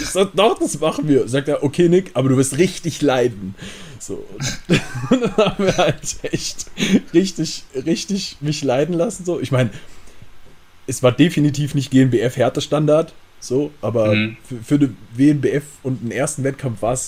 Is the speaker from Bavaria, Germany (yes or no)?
no; Hesse, Germany; Ich komm aus der Nähe von Gießen.